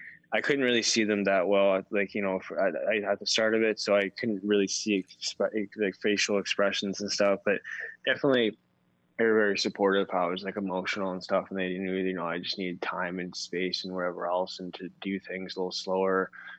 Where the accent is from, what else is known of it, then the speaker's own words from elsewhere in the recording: Port Coquitlam, British Columbia, Canada; I grew up here in Port Coquitlam for over 20 years.